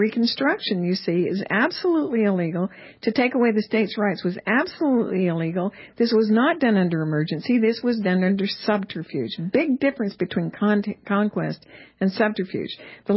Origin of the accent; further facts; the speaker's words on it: Utah, United States; I'm from Utah. That land was settled by my pioneer ancestors.